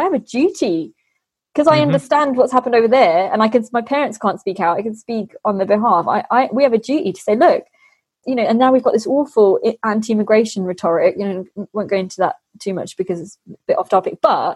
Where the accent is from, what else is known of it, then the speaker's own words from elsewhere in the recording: Midlands, United Kingdom; now in Devon, United Kingdom; I grew up in the Midlands. I moved down to Devon.